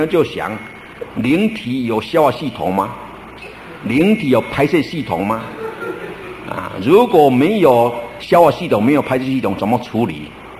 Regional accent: China; 我们中国人呐，灵跟魂的观念不清楚

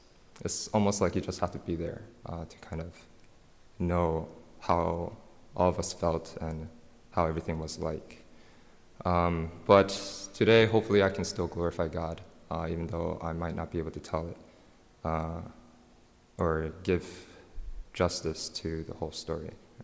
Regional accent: New Jersey, United States; born there; now in Washington, D.C., United States; I was born in New Jersey, and I eventually went to the University of Illinois for college, and now I'm in the Washington, D.C. area for graduate school.

